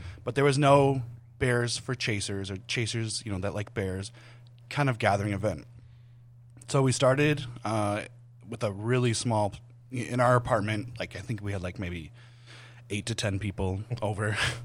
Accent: New York, United States; now in Los Angeles, United States; because when we had moved to LA, because we came from New York, freshly after we were married

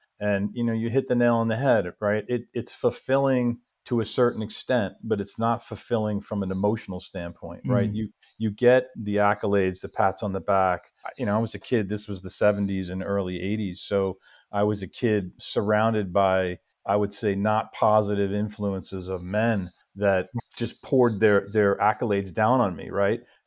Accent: New York, United States; And so yeah, I grew up on Long Island, which is actually where I find myself today

